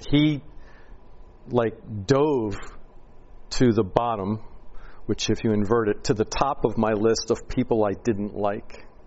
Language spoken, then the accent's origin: English; Philadelphia, Pennsylvania, United States; So I, growing up in Philadelphia, I wanted to get as far away from home as I could.